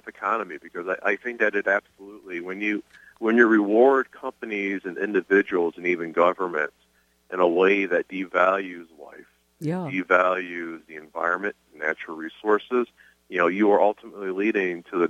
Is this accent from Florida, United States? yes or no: no; Michigan, United States; So I grew up in Southwest Michigan. In a rural community.